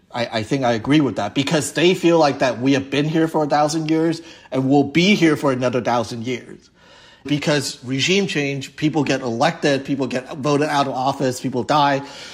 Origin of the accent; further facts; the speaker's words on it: Hong Kong; I'm originally from Hong Kong.